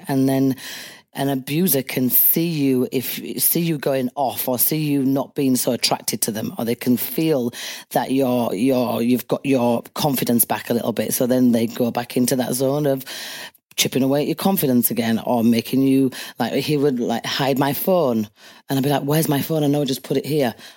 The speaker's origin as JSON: {"language": "English", "town": "Leeds", "region": "Yorkshire and the Humber", "country": "United Kingdom", "tie": "born or raised there", "said": "And I went to a refuge the other day in my hometown Leeds, and these 12 women had exactly the same story as mine."}